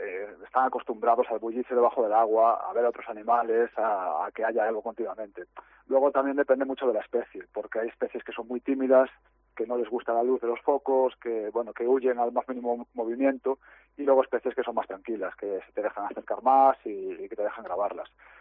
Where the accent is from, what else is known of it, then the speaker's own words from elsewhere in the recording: Galicia, Spain; en Coruña, en la Ría de Ares, bueno, es de donde yo soy, pues por toda esa zona del norte también tengo algunas de las imágenes del vídeo.